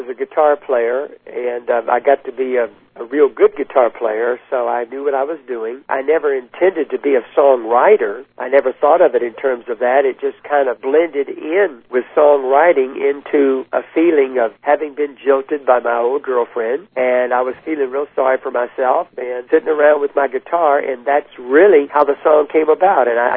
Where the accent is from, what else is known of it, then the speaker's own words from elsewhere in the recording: Baton Rouge, Louisiana, United States; I was born in Louisiana, down in the Bayou country, and very shortly thereafter, my parents and I moved to Baton Rouge, Louisiana, and that's where I grew up, literally.